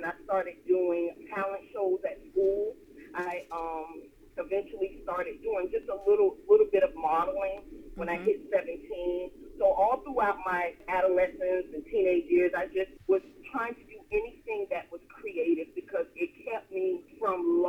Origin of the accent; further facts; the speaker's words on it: Opa-locka, Florida, United States; Growing up in Opa-locka, Florida, I would always go to my grandparents' home, and my auntie would always be over there.